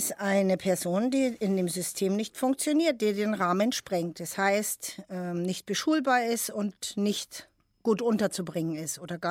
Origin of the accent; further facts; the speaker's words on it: Berlin, Germany; dann gab es auch richtig Kloppe, wie man bei uns in Berlin früher gesagt hat